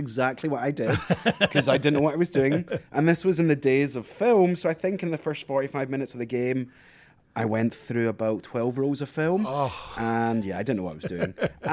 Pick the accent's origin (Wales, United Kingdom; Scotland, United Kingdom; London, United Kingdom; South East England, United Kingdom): Scotland, United Kingdom; Glasgow; So I am from Scotland, the west of Scotland, a place called Glasgow.